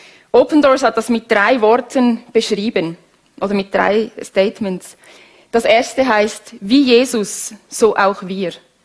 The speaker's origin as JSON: {"language": "German", "country": "Switzerland", "tie": "born or raised there", "said": "Ich bin am Zürichsee aufgewachsen"}